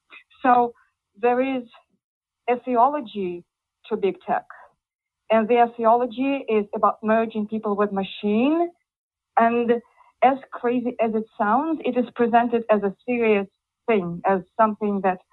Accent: Moscow, Russia; I'm Russian, I'm from Moscow

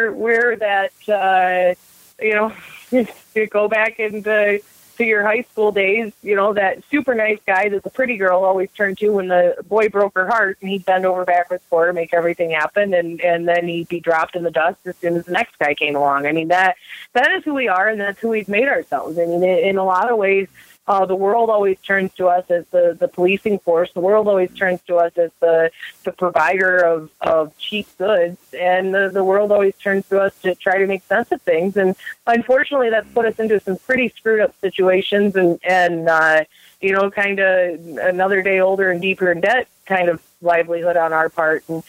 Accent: Michigan, United States; I grew up in Michigan. We have a lot of migrant help.

